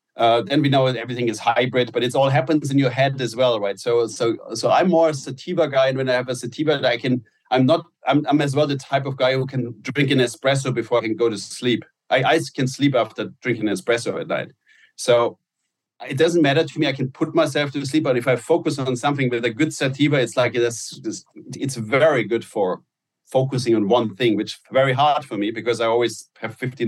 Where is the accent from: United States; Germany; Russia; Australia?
Germany; English is a second language; in Germany, Nutella was I grew up on Nutella